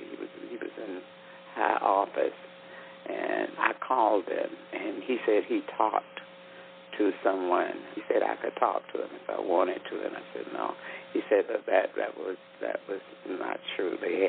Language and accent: English; Atlanta, Georgia, United States; born there; I was born in Atlanta, Georgia, Grady Hospital. I'm a Grady baby, 1937, May 2nd.